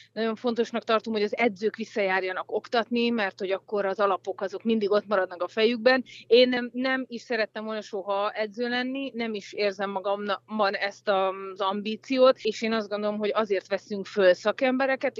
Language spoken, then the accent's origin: Hungarian; Hódmezővásárhely, Csongrád-Csanád, Hungary; born there; én ugye a Hódmező Vásárhelyen születtem